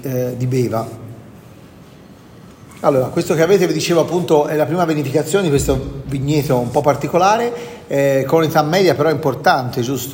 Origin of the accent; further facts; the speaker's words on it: Florence, Tuscany, Italy; Io sono rimasto sempre molto da fiorentino quando sono andato in Cina